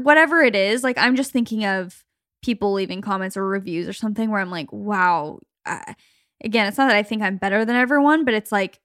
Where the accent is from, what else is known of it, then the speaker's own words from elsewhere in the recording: Phoenix, Arizona, United States; why can't we just think it's fun to watch the Suns because we're from Phoenix and we love that they're doing well